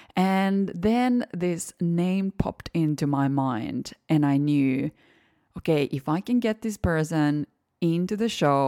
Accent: Finland; his team's recent trip to Finland, my home country.

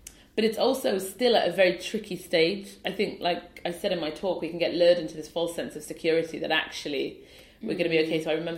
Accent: Newcastle upon Tyne, North East England, United Kingdom; I grew up in Newcastle and my dad sells socks, he's a market trader, and my mum looked after us.

